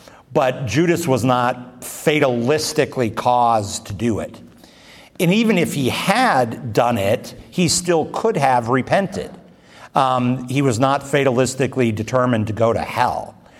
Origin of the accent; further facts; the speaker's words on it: Illinois, United States; I have to say that like I'm from Illinois